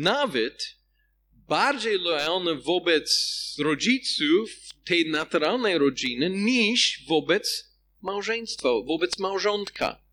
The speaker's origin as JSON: {"language": "Polish", "country": "United States", "second_language": "Polish", "lives_now": "Poland", "said": "chociaż jestem Amerykaninem i pochodzę z innej kultury oczywiście. I też Polska jest trochę bardziej kolektywistyczna niż moja rodzinna kultura jest"}